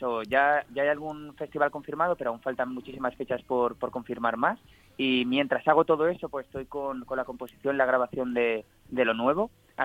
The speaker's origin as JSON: {"language": "Spanish", "town": "Valencia", "region": "Valencian Community", "country": "Spain", "said": "me hace una ilusión tremenda, la verdad, porque al final es mi tierra"}